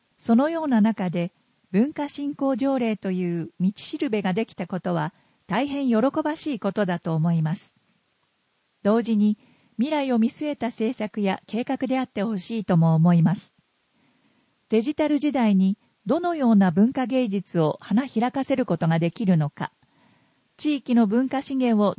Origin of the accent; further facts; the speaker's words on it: Fukushima, Japan; これらは私たち福島市民の誇りですが